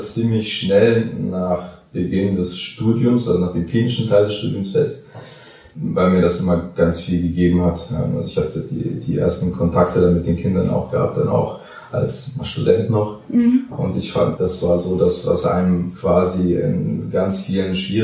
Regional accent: Hesse, Germany; Ich komme aus der Gegend von Frankfurt

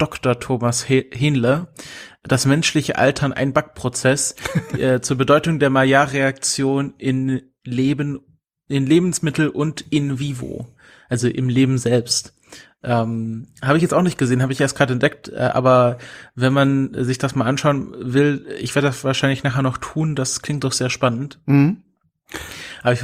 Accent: Baden-Württemberg, Germany; ich werde ja zu Weihnachten wieder gen Heimat Richtung Schwarzwald, Richtung Schwaben ziehen

